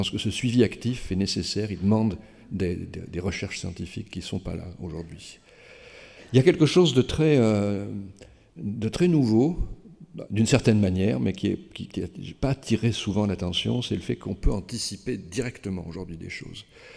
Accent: Paris, Île-de-France, France; parce que moi je suis parisien

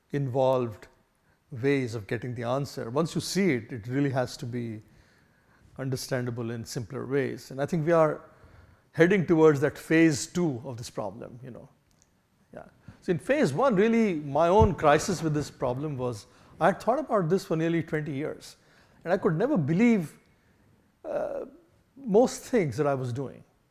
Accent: India; I come from India, which speaks English language, which was of the 19th century. English language has not evolved too much in India.

